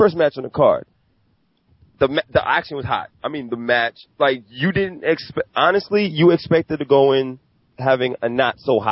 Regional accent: Brooklyn, New York, United States; Mr. Young Navigator Productions himself, …, from Brooklyn, New York.

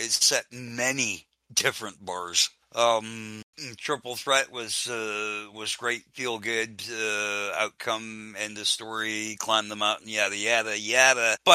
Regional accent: Canada; Well, being Canadian, I'm sure some people would expect me to pick the Canadians

